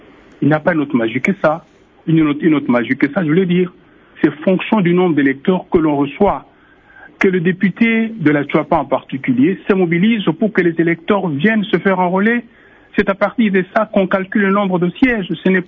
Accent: DR Congo; je suis congolais, je ne suis pas extraterrestre, donc je connais les rouages de notre pays.

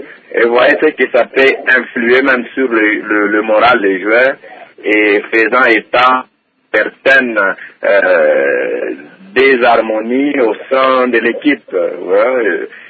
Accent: DR Congo; En tant que Congolais

